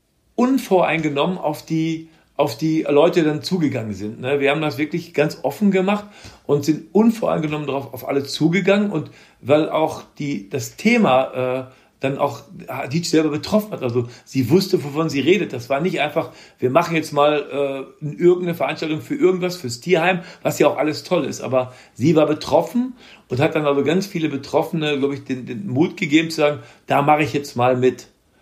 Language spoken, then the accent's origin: German; Germany; ich bin Deutscher